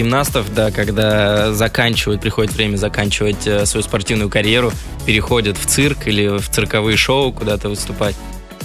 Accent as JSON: {"language": "Russian", "region": "Moscow", "country": "Russia", "tie": "born or raised there", "said": "в садик даже успел походить в Москве, поэтому на 100% считаю себя москвичом, и это мой родной город, и здесь я вырос"}